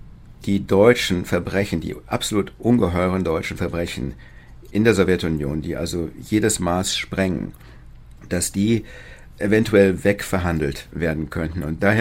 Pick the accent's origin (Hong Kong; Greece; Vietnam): Hong Kong; also born or lived in Bonn, Germany / Paris, France; Also ich bin in Bonn geboren, aber habe dann nur die ersten 6 Wochen meines Lebens verbracht. Ich wurde dann gleich in ein Flugzeug gesteckt und wir flogen nach Hongkong, wo ich aufgewachsen bin und 6 Jahre verbracht habe.